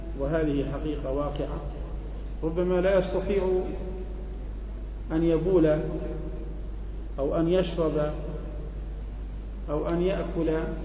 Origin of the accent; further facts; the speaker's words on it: Jordan; الفرق في التعامل بين رجال الأمن في بلدنا الأردن وبين غيرهم في بعض البلدان العربية و